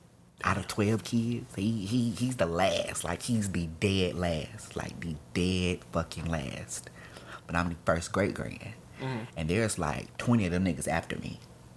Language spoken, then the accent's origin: English; Mobile, Alabama, United States; And think about, I'm from Mobile.